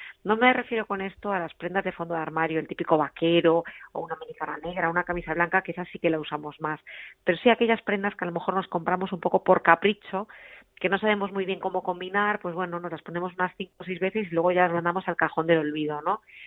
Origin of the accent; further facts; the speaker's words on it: Ourense, Galicia, Spain; yo estoy en la zona de Sanxenxo. Yo soy de Orense, de interior, pero en verano mis padres tienen aquí un apartamento